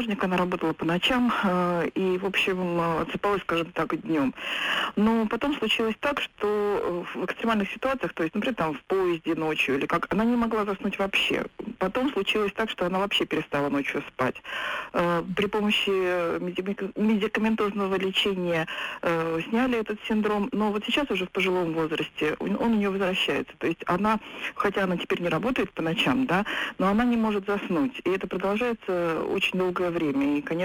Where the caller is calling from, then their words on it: Saint Petersburg, Russia; я звоню из Санкт-Петербурга.